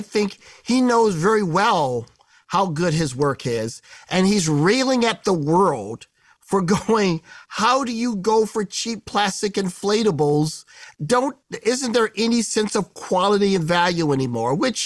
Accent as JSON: {"language": "English", "region": "Midwest", "country": "United States", "tie": "born or raised there", "said": "Christmas meant I grew up in the Midwest."}